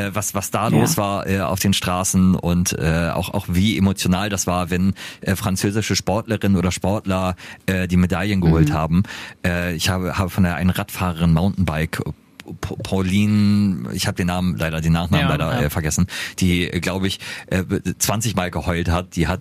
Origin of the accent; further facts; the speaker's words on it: Lunestedt, Lower Saxony, Germany; aus Lunestedt, aus meiner alten Heimat